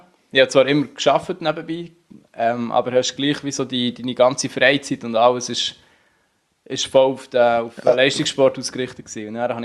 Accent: Unterseen, Bern, Switzerland; Ich bin Unterseen im Berner Oberland aufgewachsen und da sind halt Berge nicht weit weg.

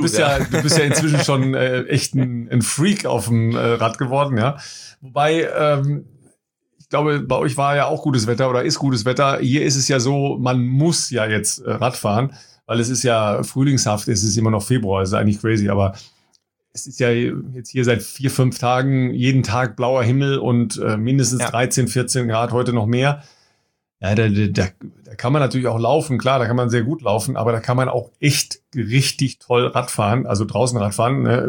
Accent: Germany; einem eher, sagen wir mal, preußisch orientierten Ansatz, den wir als Deutsche ja sehr, sehr gerne verfolgen

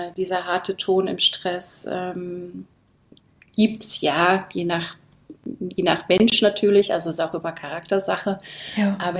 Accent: Southern Germany, Germany; accent: Alemannic; Also ich komme ja eben aus Süddeutschland und wir sprechen da das Alemannisch. Und das ist ja schon sehr ähnlich zum Schweizerdeutsch.

